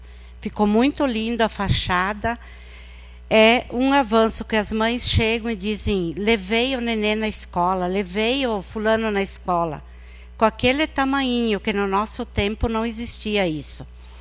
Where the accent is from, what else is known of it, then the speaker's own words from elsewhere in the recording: Engenho Velho, Rio Grande do Sul, Brazil; Porque, meu Deus, olha nós, engenho velhense, com tanto desse asfalto, ó.